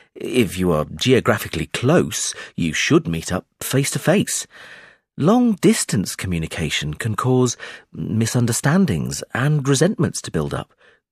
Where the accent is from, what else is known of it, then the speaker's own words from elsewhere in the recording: Brazil; first language Portuguese; English is a second language; Although I grew up in Brazil, I can also speak Italian, because my mother and one set of grandparents are Italian, and I grew up hearing the language all around me.